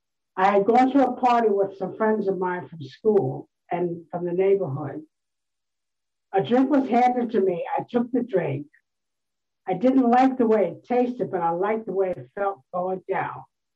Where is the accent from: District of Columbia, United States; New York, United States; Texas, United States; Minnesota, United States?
New York, United States; I'm originally from New York. I was brought up in a foster home. There were six of us, and I was the youngest of six.